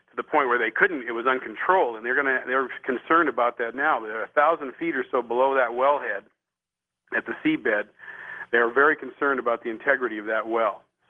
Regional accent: Minnesota, United States; born there; I have cousins who live in Duluth, and a matter of fact, I was born in Minnesota.

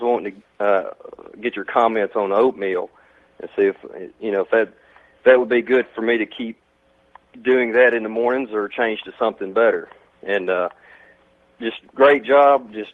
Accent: Tennessee, United States; I'm from Tennessee, by the way.

